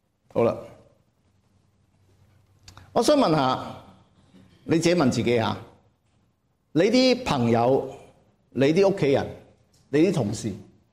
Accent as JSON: {"language": "Cantonese", "country": "China", "said": "我哋广东话咧，嗱呢个国语嘅弟兄姊妹真系唔明嘅"}